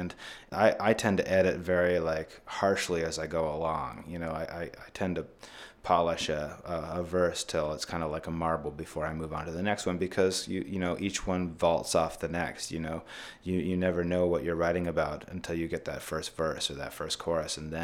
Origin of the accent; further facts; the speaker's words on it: Idaho, United States; I'm from Idaho originally, so writing about the West was something that's always been in my head.